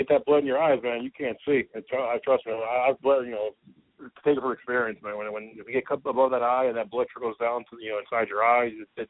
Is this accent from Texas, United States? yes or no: no; New Jersey, United States; I am originally from New Jersey, so I would definitely love to do a show in my hometown